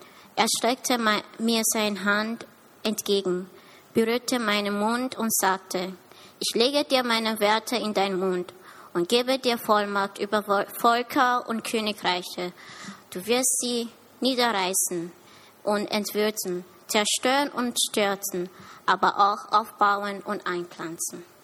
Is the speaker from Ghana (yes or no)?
yes; Ghana; 18 Jahre alt. Ich komme aus Ghana